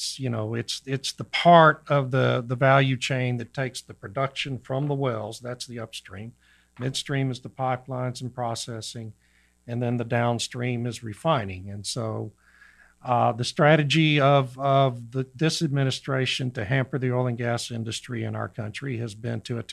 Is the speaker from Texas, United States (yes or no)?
yes; Beeville, Texas, United States; we had Central Power and Light down in Beeville where I grew up in South Texas and never had a blackout.